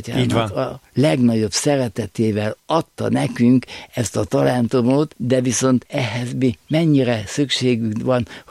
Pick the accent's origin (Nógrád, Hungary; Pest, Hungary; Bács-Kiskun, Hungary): Pest, Hungary; Cegléd; Igen, 1970-ben nősültem, én Ceglédi vagyok